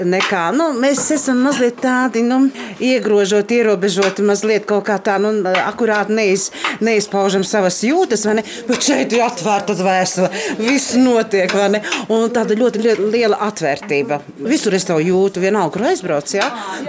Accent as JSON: {"language": "Latvian", "town": "Viesīte", "region": "Selonia", "country": "Latvia", "said": "Vispār es pati esmu no Sēlijas, no Viesītes"}